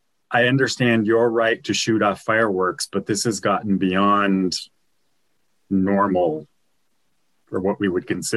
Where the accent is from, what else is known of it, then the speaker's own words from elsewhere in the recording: Wyoming, United States; I grew up in Wyoming, which is one of the least populous states in the country. And fireworks pretty much are illegal in Wyoming. So when I moved out here to Washington